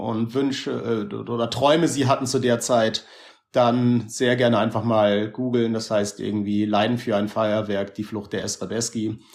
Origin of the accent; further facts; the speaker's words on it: Hamburg, Germany; ich bin in Hamburg geboren und da groß geworden mit der ganzen Eimsbusch-Clique